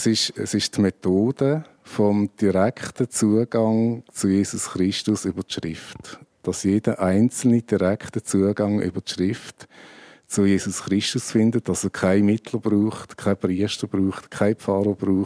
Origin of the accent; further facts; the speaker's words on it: Switzerland; bei uns in der Schweiz